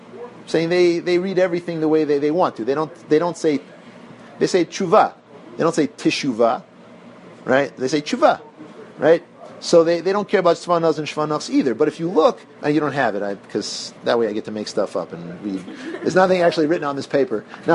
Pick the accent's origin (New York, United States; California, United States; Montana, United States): New York, United States; Kew Garden Hills; the way I pronounce a cholam because I grew up in Kew Garden Hills, and that's the way everybody in Kew Garden Hills says a cholam.